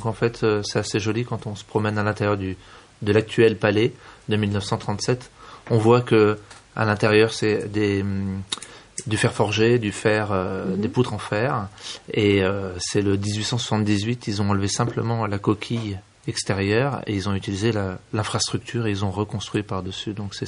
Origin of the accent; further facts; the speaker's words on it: Marseille, Provence-Alpes-Côte d'Azur, France; C'est parce que je suis marseillais.